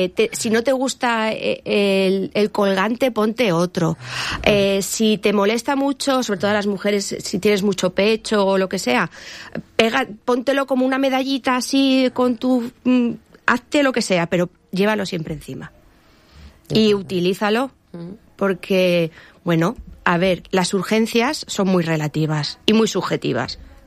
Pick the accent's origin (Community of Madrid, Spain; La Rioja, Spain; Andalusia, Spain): Community of Madrid, Spain; Madrid; Yo soy una persona de Madrid y me vengo aquí 6 meses, los de invierno y los de verano me voy a Madrid.